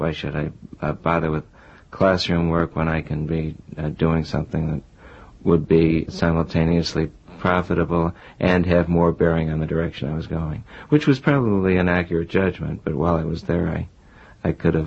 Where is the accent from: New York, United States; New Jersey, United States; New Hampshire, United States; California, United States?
New York, United States; Buffalo; now in New York City, United States; I was born in Buffalo some 46 years ago and grew up there and have lived in New York City for most of my presumably adult life, off and on.